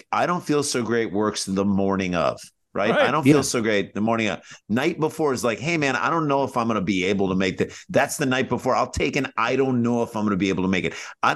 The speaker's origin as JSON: {"language": "English", "town": "St. Louis", "region": "Missouri", "country": "United States", "tie": "born or raised there", "said": "We grew up in the Midwest in St. Louis, where there were rooms that you could grow up in."}